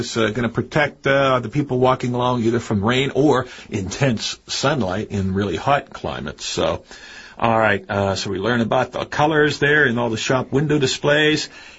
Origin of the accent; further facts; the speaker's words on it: Pittsburgh, Pennsylvania, United States; My hometown, Pittsburgh, is like that, too.